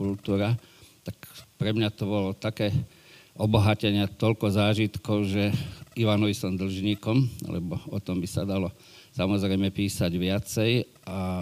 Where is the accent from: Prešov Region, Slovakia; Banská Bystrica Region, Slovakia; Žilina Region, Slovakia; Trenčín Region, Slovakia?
Žilina Region, Slovakia; Lodno; ja som nedaleko z Dolných Kysúc, z obce Lodno